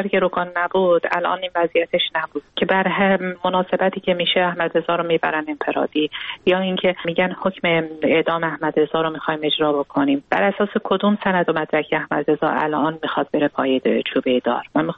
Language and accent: Persian; Iran; برای اینکه من یک ایرانی هستم